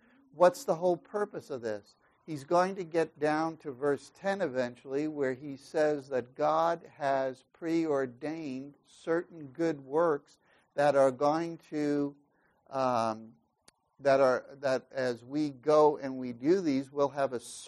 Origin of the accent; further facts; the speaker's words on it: New York City, New York, United States; I grew up in New York, and for a while I grew up in the city. And when I say city, I mean city. Probably at 7 years old, I was hopping subway trains and going around.